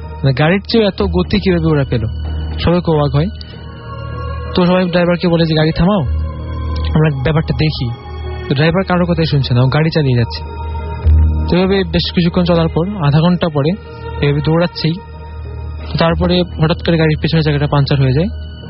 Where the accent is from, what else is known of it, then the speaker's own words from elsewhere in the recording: Sylhet, Sylhet Division, Bangladesh; আমি সিলেট থেকে এসেছি।